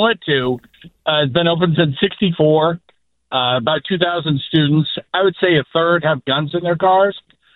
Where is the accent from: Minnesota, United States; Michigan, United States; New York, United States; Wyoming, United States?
Wyoming, United States; Cheyenne; Hey, yeah, no, I grew up in Cheyenne, and I went to school in Laramie